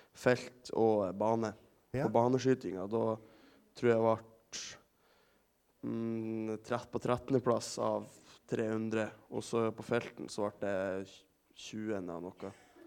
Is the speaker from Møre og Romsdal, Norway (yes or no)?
no; Ørnes, Nordland, Norway; Jeg kommer fra Ørnes, 15 år. Går videregående I Glomfjord.